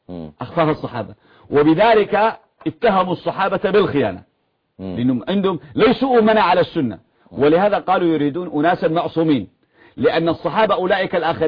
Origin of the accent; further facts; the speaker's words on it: Yemen; now in Egypt; يعني مثلا انا يمني وانا عندكم في مصر